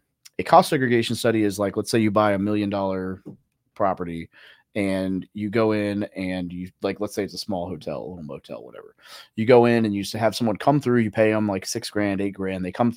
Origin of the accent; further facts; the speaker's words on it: Arkansas, United States; Little Rock, Arkansas. Well, not Little even. Rock, little town that had a stop sign outside of Little Rock, Arkansas.